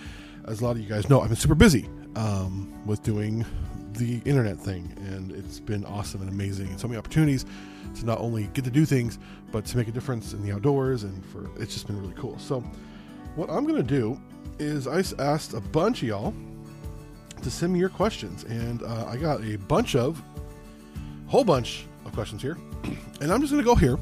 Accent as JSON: {"language": "English", "region": "California", "country": "United States", "tie": "born or raised there", "also_born_or_lived": "Las Vegas", "said": "I grew up in Southern California, Las Vegas. Rain took a lot of time for me to get used to."}